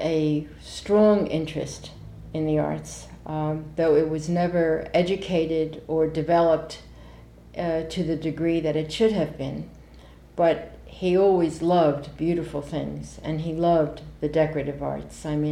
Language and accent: English; Winthrop, Massachusetts, United States; born there; I was born in Winthrop, Massachusetts in 1930. And I was the first born of three children.